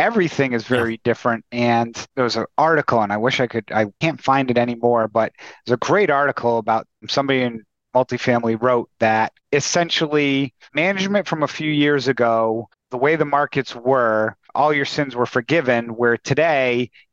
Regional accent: New England, United States; I'll use the Patriots as an example because I'm from New England.

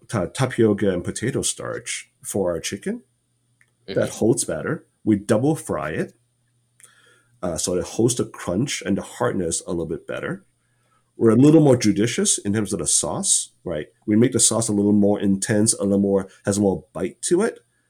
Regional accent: Ohio, United States; I grew up in Ohio.

